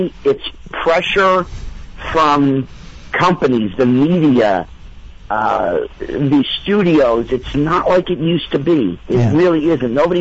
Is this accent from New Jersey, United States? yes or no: yes; New Jersey, United States; I grew up in New Jersey. So, I mean, I had a group of people around me who were regular folk.